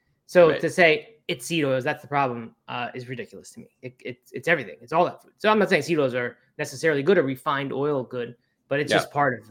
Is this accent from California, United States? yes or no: no; South Carolina, United States; They bought a 60-acre former cattle ranch in South Carolina, my home state.